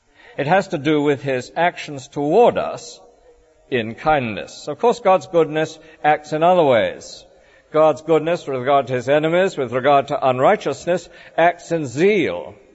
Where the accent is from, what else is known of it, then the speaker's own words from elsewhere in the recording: United Kingdom; it's part of our pride as British people